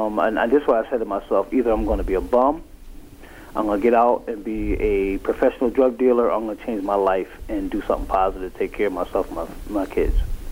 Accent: Bridgeport, Connecticut, United States; I'm originally from Bridgeport.

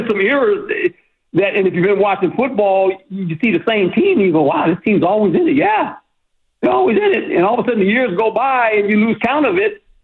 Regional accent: West Coast, United States; and I'm from the West Coast. I'm like, I grew up on the West Coast

